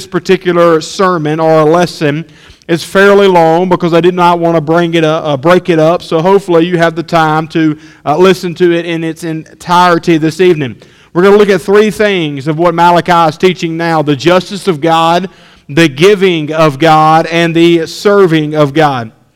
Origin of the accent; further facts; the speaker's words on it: the South, United States; I was raised in the South.